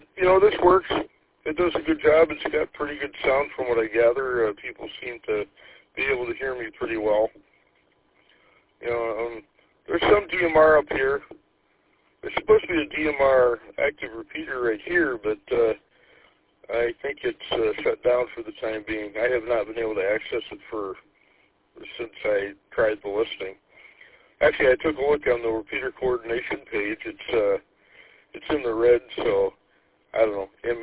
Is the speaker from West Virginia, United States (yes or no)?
no; Indian River, Michigan, United States; I'm from Indian River, Michigan.